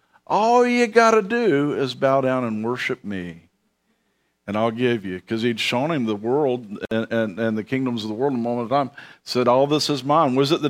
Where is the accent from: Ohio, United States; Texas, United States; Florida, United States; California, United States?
Florida, United States; Bradenton; I lived in Bradenton. I grew up in Bradenton, and between Bradenton and Tampa, there's a place called Sun City Center.